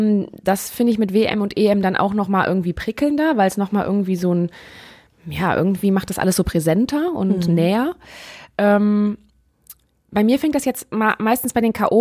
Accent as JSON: {"language": "German", "town": "Neuss", "region": "North Rhine-Westphalia", "country": "Germany", "lives_now": "Essen, Germany", "said": "Ich komme ja aus Neuss"}